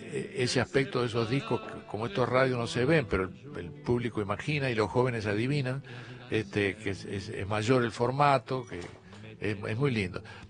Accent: Montevideo, Uruguay; born there; Yo nací en el Hospital Militar de Montevideo.

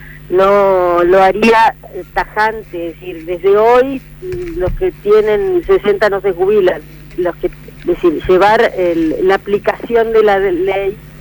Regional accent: Victoria, Entre Ríos, Argentina; Ahora, por ejemplo, hoy yo voy a quedarme acá en Victoria porque tengo que ver a gente de mi pueblo

